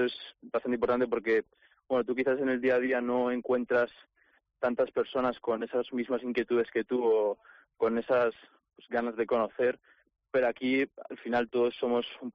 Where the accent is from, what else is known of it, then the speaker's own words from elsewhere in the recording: Fuenlabrada, Community of Madrid, Spain; Pues soy de Madrid, de Fuenlabrada.